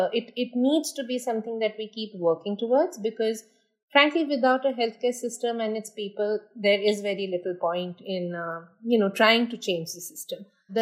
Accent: India; I am very proud to say that, you know, I am an Indian and I've watched this happen.

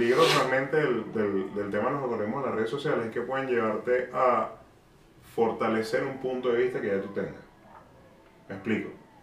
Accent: Venezuela; Todas nuestras redes sociales, obviamente están llenas de eso porque somos venezolanos.

